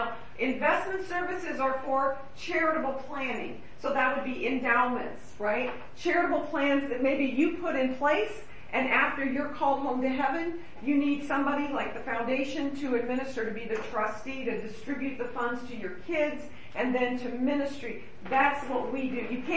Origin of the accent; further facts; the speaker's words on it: Illinois, United States; and I am from Southern Illinois, and this is my family.